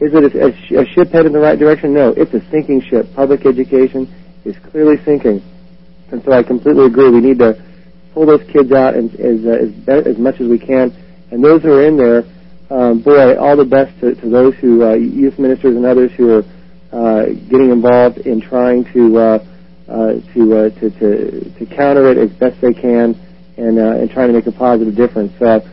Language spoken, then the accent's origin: English; Texas, United States; and I'm originally from Texas.